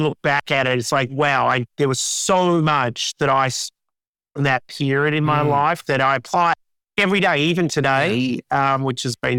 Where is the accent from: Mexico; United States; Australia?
Australia; Sydney, New South Wales; I grew up in Sydney. I grew up in Cherry Brook, so a suburb.